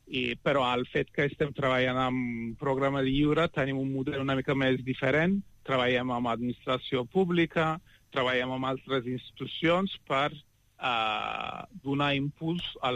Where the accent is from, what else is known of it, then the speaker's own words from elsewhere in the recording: Turkey; Catalan is a second language; som quatre, som de Turquia